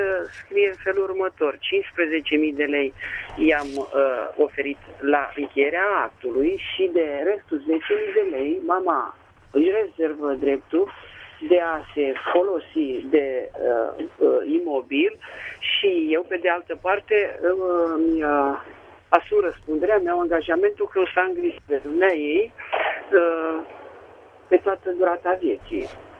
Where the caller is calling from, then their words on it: Bucharest, Romania; sunt din București.